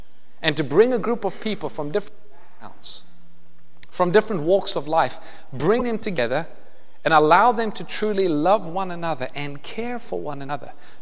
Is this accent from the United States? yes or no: no; South Africa; I'm from South Africa. And one of the things we like to do growing up in South Africa is we would go to something called a scratch patch.